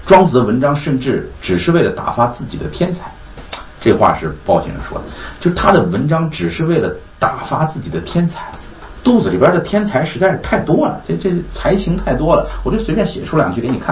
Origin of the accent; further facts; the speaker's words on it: Shaanxi, China; 我虽然是秦国人，我们陕西人